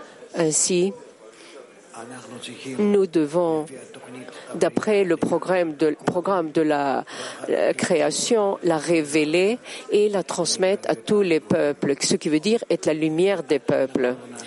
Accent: Tel Aviv, Tel Aviv District, Israel; French is a second language; je viens de Tel Aviv, j'ai étudié le premier campus à Rishon, c'est une ville à côté de Tel Aviv.

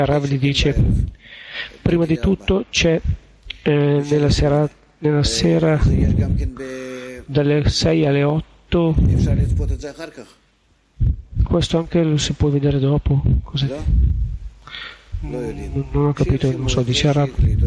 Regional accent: Rehovot, Central District, Israel; Italian is a second language; io sono di Rehovot

